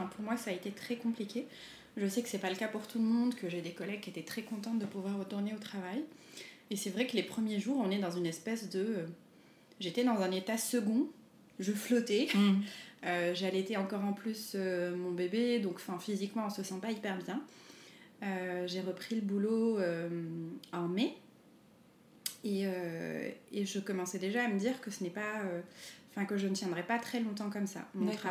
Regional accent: Morocco; moved away as an adult; now in Paris, France; Alors oui, je suis née et j'ai grandi au Maroc.

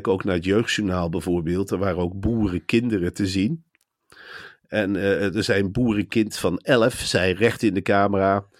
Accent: Velp, Netherlands; Velp, waar ik ben opgegroeid, helemaal niks.

